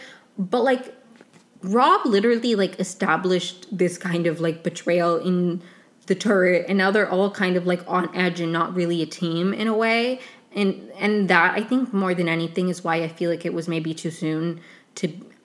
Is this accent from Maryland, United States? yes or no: yes; Potomac, Maryland, United States; I'm not from Potomac, but I grew up in Potomac. But I love Potomac.